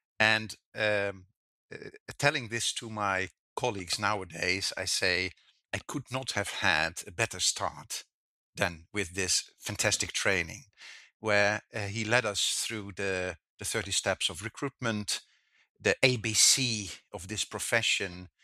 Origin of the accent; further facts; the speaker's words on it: Hungary; English is a second language; Hungarian, let me make use of the opportunity to have a disclaimer.